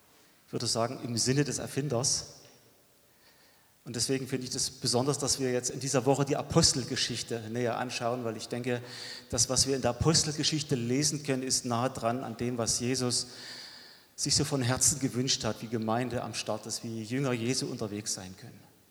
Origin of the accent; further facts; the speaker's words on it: Oranienburg, Brandenburg, Germany; born there; also born or lived in Mecklenburg / Annaberg-Buchholz / Hohenfichte; ich bin in Oranienburg geboren, 7 Jahre habe ich in Mecklenburg gelebt, 7 Jahre im schönen Annaberg-Buchholz, dann einige Jahre in Hohenfichte bei Augustusburg, und ich habe gesagt, ich würde niemals nach Karl-Marx-Stadt oder nach Chemnitz ziehen.